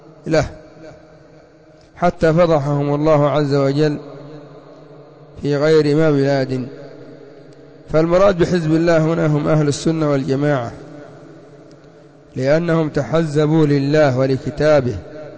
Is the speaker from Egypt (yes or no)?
no; Yemen; وعندنا في اليمن الحوثية ومن إليهم